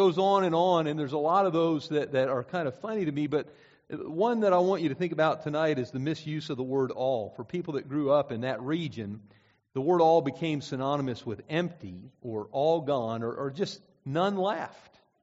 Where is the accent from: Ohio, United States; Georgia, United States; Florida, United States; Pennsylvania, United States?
Pennsylvania, United States; I was from Snyder County, Pennsylvania, and I spelled it S-C-H-N-Y-D-E, Schneider County.